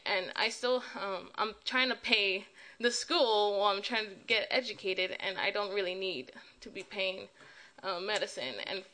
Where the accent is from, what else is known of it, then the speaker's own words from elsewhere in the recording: Los Angeles, California, United States; So originally, I'm from Southeast Los Angeles, and that's primarily people of color and low wage, which is similarly like Richmond.